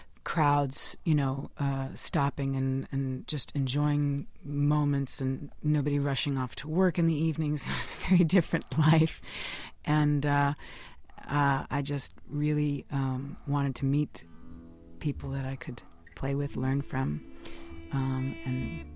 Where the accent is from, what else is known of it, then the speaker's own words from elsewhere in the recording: Brooklyn, New York, United States; everybody that was growing up in Brooklyn in the 80s in my area and in my community